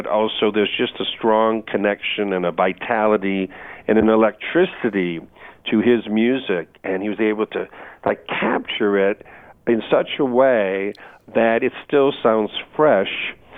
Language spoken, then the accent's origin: English; Bay City, Michigan, United States; I'm from Bay City, Michigan.